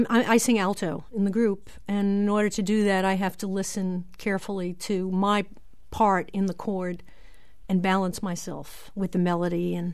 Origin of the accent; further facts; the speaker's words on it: Brooklyn, New York, United States; this tune because it's about my hometown of Brooklyn, New York.